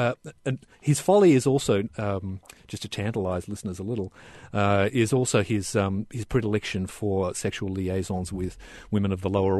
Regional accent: Australia; fact of my accent, I'm an Australian

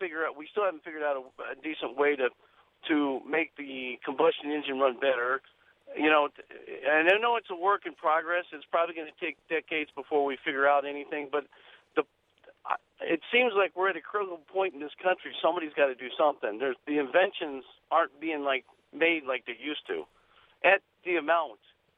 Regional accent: Lancaster, California, United States; I grew up out there. Actually, I was born and raised in Lancaster, California, which is two towns south of there.

